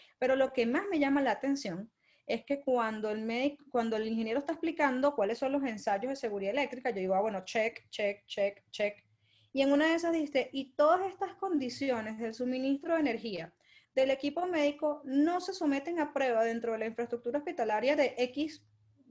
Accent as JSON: {"language": "Spanish", "country": "Venezuela", "said": "pues yo como venezolana vengo de un país de béisbol, ¿no?"}